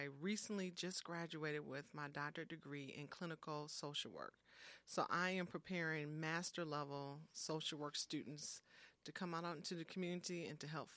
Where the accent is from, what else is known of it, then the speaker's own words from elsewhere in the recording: Racine, Wisconsin, United States; And I think our Kimberly and I are both from Racine, born and raised in Racine.